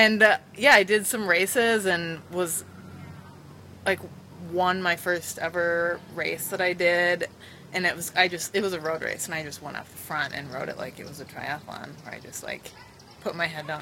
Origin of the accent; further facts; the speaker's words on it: Minnesota, United States; Well, I'm from Minnesota, so I played hockey, obviously, growing